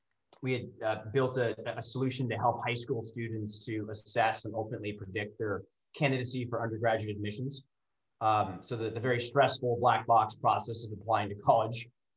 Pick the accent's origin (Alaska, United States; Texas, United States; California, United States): California, United States; growing up in the Bay Area and in Silicon Valley, I've always been super interested in tech and entrepreneurship and investing.